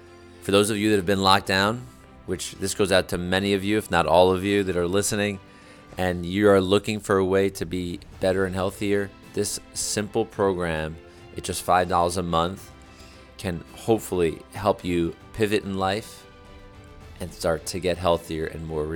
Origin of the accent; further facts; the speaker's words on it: United States; I'm a person. I'm a human. I'm an American.